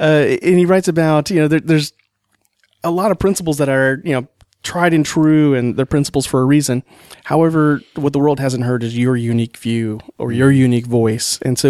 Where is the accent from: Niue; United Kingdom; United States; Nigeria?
United States; Marina, California; And I was like, hey, check this out in my hometown of Marina, California. It's 65 and they call it a warm day.